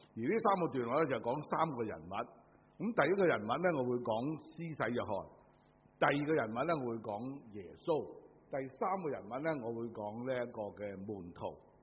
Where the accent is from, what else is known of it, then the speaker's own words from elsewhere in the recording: Hong Kong; 以我哋香港人嘅即系机警呢同埋香港人嘅聪明呢，